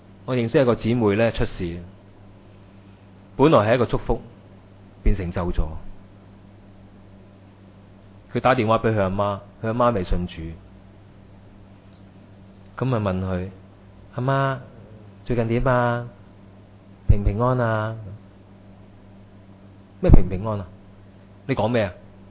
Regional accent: Hong Kong; 所以我哋中国人，我哋香港人咧，真系转数真系要快。

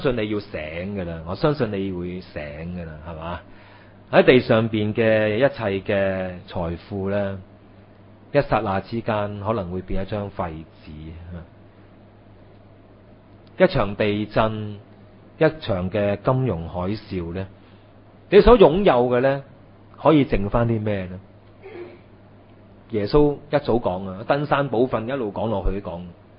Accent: Hong Kong; 我哋香港人

